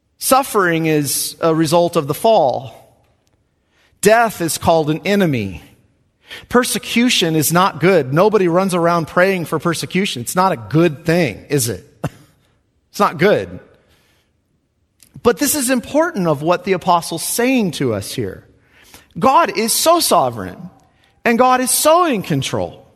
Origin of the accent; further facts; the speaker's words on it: Hanford, California, United States; in my home church growing up in Hanford